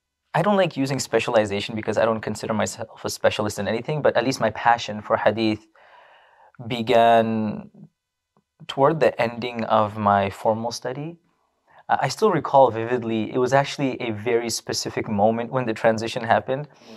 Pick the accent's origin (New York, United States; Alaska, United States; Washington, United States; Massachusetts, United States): New York, United States; Astoria; I'm actually from Astoria, Queens, okay. Not too far away. And born and raised in Astoria, lived there for a good part of my life until my teenage years.